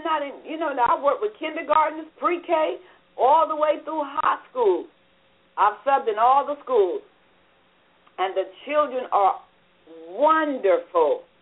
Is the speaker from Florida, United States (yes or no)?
yes; Jacksonville, Florida, United States; But, you know, I was brought up here in Jacksonville partly.